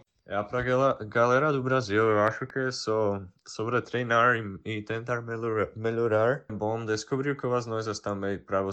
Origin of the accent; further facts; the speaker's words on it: Bratislava, Bratislava Region, Slovakia; Portuguese is a second language; now in Brazil; sou da Bratislava, da Eslováquia